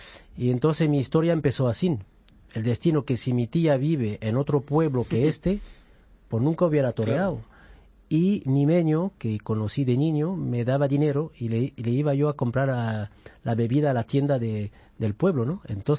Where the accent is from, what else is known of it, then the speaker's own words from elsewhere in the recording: Marseille, Provence-Alpes-Côte d'Azur, France; born there; Spanish is a second language; yo de niño nací en Marsella, que es una ciudad dedicada al fútbol.